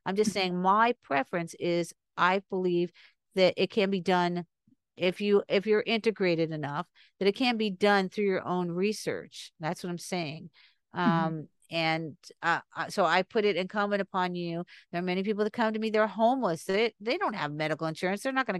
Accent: North Miami Beach, Florida, United States; And I was raised in Ives Estates mm-hmm. for 17 years. I went to Mady Ives Elementary School. I lived off Ives Dairy Road in North Miami Beach off the 95.

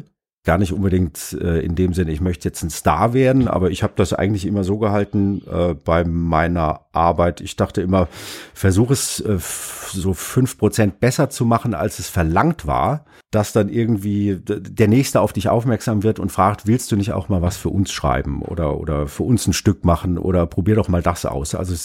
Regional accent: South Germany, Germany; ich komme aus Süddeutschland

